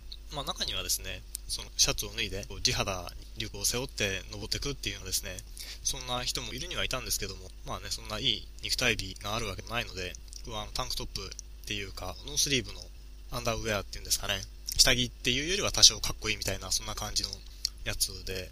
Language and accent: Japanese; Chiba, Japan; っていうのも僕は千葉県民なので、千葉県には高い山ないのでなかなかですね山の景色って貴重なわけですよ。